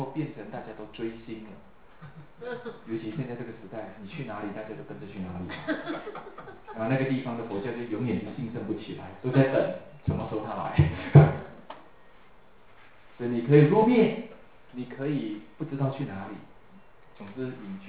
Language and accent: Chinese; China; 跟我们中国，现在我们中国人就是一夫一妻制，对不对？